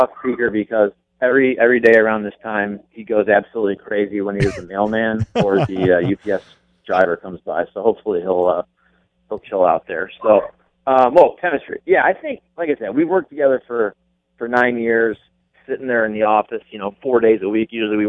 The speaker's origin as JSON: {"language": "English", "region": "Ohio", "country": "United States", "said": "even though I'm a huge Ohio State football fan because I'm from Ohio, I did go to Bradley"}